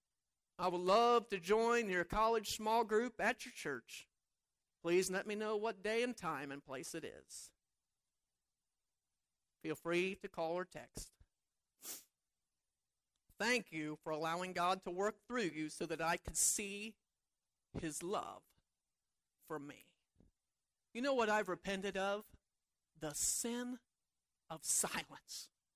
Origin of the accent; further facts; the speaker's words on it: Mount Vernon, Ohio, United States; I said, "Well, we're from Mount Vernon."